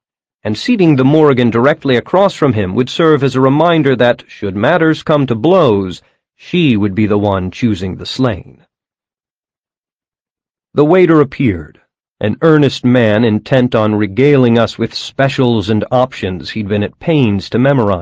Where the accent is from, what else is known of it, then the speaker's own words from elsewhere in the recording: Ireland; I don't say that just because I'm Irish.